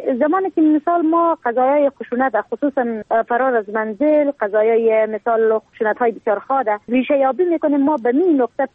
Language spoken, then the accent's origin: Persian; Helmand, Afghanistan; به دلیل که ما در ولایت هلمند بزرگ شدیم